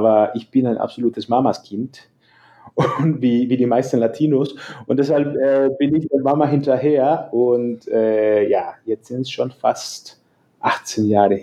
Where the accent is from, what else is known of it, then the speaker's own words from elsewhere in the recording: El Salvador; also born or lived in Mexico / Nicaragua; Und deshalb ist für mich Mexiko schon auch ein bisschen Heimat für mich. Aber ursprünglich komme ich aus El Salvador.